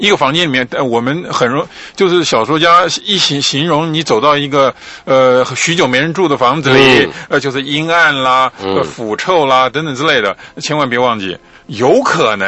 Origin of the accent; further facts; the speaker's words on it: China; 特别是我们中国人喜欢睡的竹床啦、什么之类的